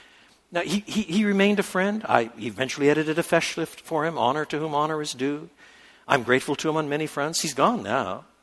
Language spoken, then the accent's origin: English; Canada; And I said, you know, I'm a Canadian. I'm a foreigner.